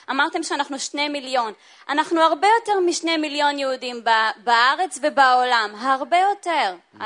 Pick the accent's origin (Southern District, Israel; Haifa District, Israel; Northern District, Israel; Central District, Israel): Central District, Israel; במקור אני מאזור המרכז.